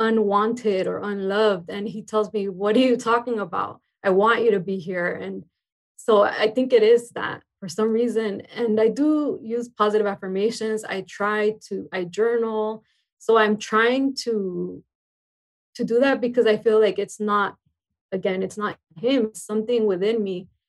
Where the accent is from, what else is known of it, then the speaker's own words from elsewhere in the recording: California, United States; I'm from Imperial Valley, close to San Diego.